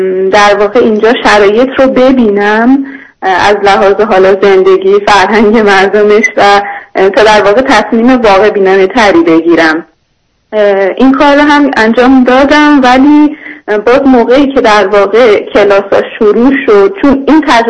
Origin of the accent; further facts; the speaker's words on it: Iran; moved away as an adult; now in India; من سه ماه پیشتر از ایران برای ادامه تحصیل اومدم به هند و الان هندم.